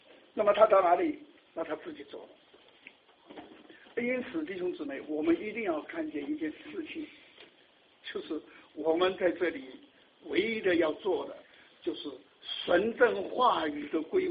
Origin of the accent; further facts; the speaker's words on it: China; 你看那个我们中国人那个纸扇啊，一面是题词，一面是画花，对不对？